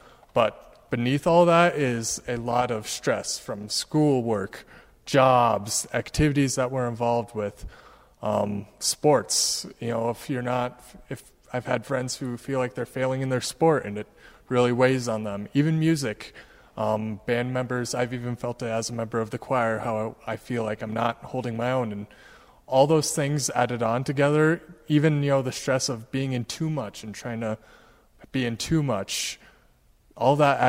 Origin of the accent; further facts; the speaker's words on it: Pierre, South Dakota, United States; I hail from Pierre, but I am a current student at Dakota Wesleyan University.